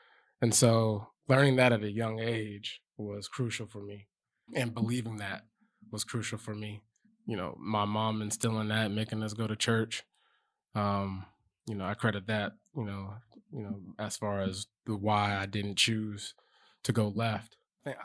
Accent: Lacey, Washington, United States; also born or lived in Fort Lewis; Lacey, Washington.

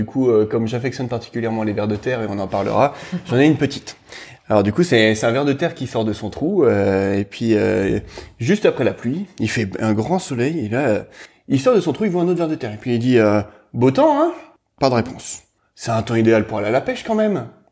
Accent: Hauts-de-France, France; also born or lived in Normandy; Moi je suis flamand d'origine, donc à côté de Lille, au pied des monts des Flandres en France. Et j'ai vécu une partie de ma vie en Normandie. Et puis petit à petit, je migre au sud. Donc maintenant, me voilà arrivé en Anjou, à Beaujon-d'Anjou.

